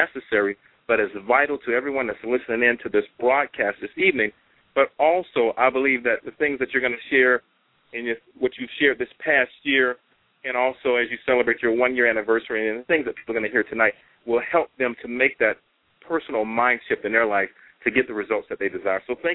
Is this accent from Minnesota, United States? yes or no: no; Florida, United States; now in San Jose, United States; I grew up in Florida. I'm a country boy. I came out to California to attend San Jose State University many years ago and decided to stay in San Jose.